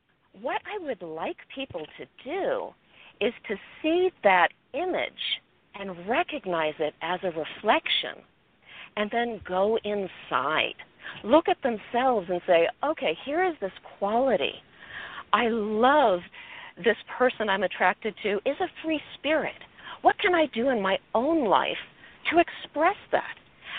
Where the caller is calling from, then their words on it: California, United States; I too am in sunny Southern California. However, I live up in the mountains.